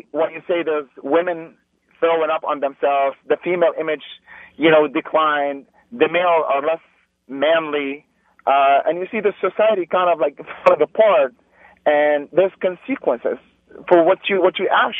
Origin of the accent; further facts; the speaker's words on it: Beirut, Beirut Governorate, Lebanon; now in United States; I'm a Muslim, but I went to church for 16 years. I was raised in Beirut, and I immigrated over here.